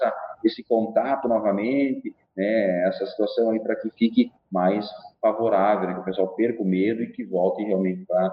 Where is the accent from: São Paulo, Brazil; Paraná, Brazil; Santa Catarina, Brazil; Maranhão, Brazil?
Santa Catarina, Brazil; Concórdia; eu venho lá de Concórdia, lá do Oeste, né, lá tinha, né, próximo do Rio Grande